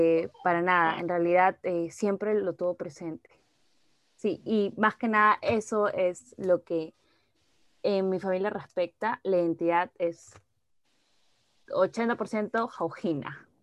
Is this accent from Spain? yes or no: no; Lima, Peru; mi familia es limeña, yo soy limeña, pero ha habido siempre una fuerte presencia de parte del papá de mi abuelo, que es jaujino.